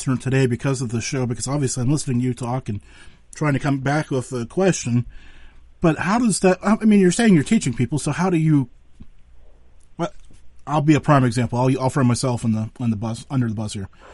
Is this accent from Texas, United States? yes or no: no; Pennsylvania, United States; So I'm from Western Pennsylvania.